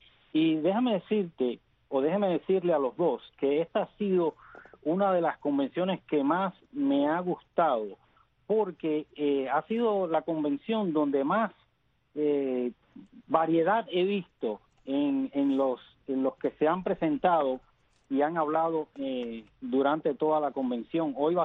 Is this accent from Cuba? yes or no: yes; Cuba; now in United States; no solamente somos los cubanos.